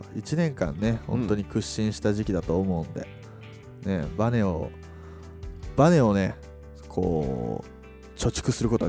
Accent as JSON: {"language": "Japanese", "region": "Shizuoka", "country": "Japan", "said": "俺たちの地元の岩田浜松のねみんなにも、"}